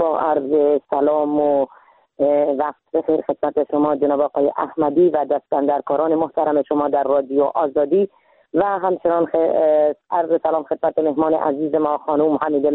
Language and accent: Persian; Iran; moved away as an adult; now in Afghanistan; ما در سال 1364 در کشور ایران به دنیا آمدم